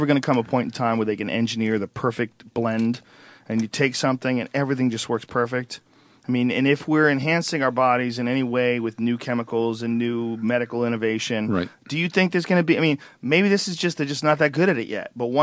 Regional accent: New Jersey, United States; also born or lived in Boston; I never heard that. I grew up in New Jersey.

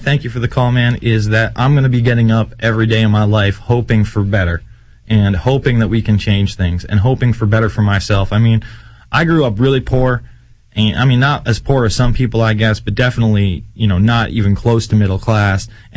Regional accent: New York, United States; I'm from New York. You know, I've been inside the World Trade Center.

